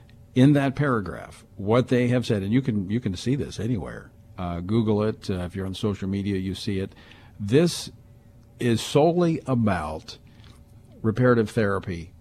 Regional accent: Louisiana, United States; I was elected as a delegate from my home state of Louisiana, and was elected to be on the platform committee.

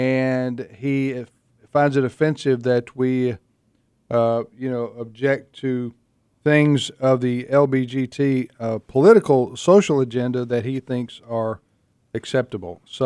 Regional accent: Mississippi, United States; Even though I'm from Mississippi.

